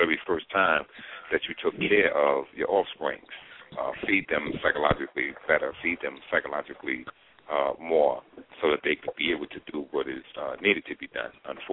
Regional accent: Brooklyn, New York, United States; Yes, I'm from Brooklyn, New York.

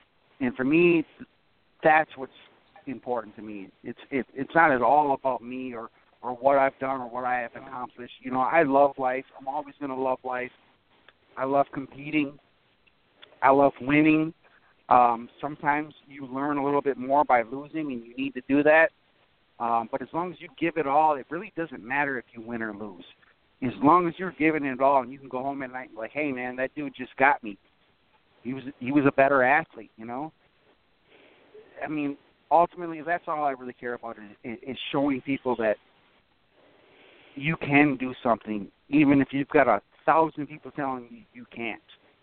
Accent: Minnesota, United States; You know, I grew up in Minnesota. I've done every sport.

